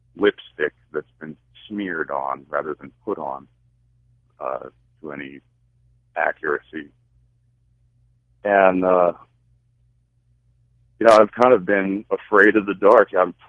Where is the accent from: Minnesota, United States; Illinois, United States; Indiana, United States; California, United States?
California, United States; Los Angeles; Well, I grew up in Los Angeles, but I have family ties here in Montana.